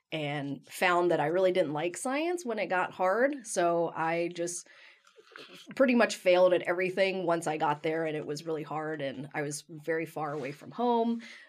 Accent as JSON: {"language": "English", "town": "Frankfurt", "region": "Kentucky", "country": "United States", "tie": "born or raised there", "said": "So I grew up in Frankfurt. I was the first one born in my family in the States. My family's from Thailand, and grew up in Frankfurt and worked in the family restaurant."}